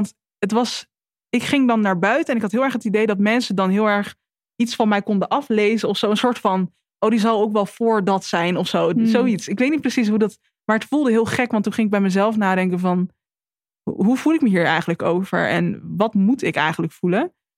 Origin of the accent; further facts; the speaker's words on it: Netherlands; Mijn moeder is Nederlands en mijn vader is Afrikaans. En ik ben in Nederland opgegroeid en hier heb ik altijd gewoond.